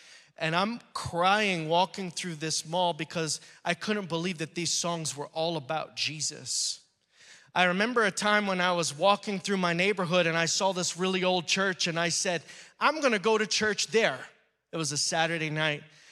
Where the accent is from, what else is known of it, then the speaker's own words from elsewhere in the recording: Texas, United States; That I was from Texas. They gave me sweaters and gloves and stuff like that to get ready for the Pennsylvania winter.